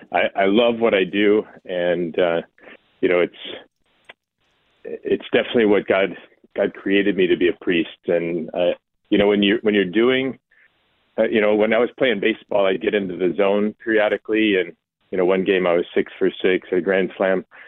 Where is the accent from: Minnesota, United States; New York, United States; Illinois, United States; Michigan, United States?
Illinois, United States; Joliet; No, I'm from Joliet, Illinois, the Chicago suburbs.